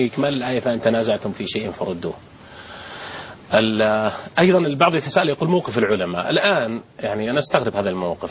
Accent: Saudi Arabia

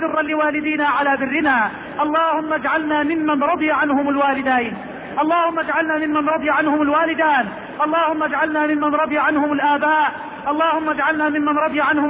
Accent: Egypt; اللهم اجعل بلدنا مصر بلد الأمن والأمان

